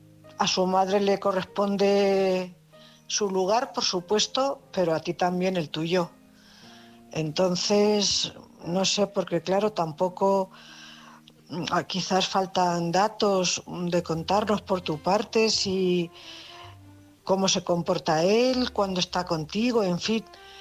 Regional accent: Cuenca, Castilla-La Mancha, Spain; corresponsal de Cuenca.

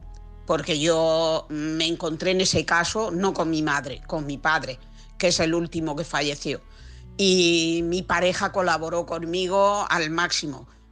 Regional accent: Elche, Valencian Community, Spain; soy de Elche, Alicante.

